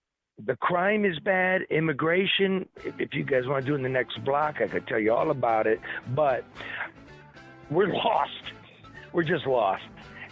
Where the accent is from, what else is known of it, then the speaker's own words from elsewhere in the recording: Detroit, Michigan, United States; I'm from Detroit. We're working people. I never moved. The party moved.